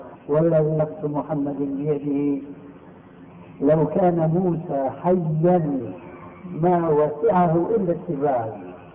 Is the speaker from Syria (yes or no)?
yes; Syria; تلقفها بعض العامة عندنا في سوريا